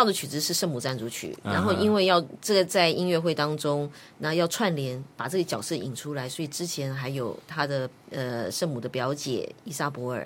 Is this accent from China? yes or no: no; Taiwan; born there; 我生在台湾，可是我真的台语很烂，我还花钱去学习